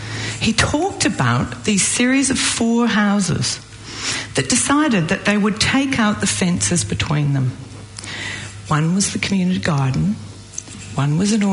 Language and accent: English; Gibsons, British Columbia, Canada; I come from Gibson's. It's a small town on the west coast of British Columbia in Canada.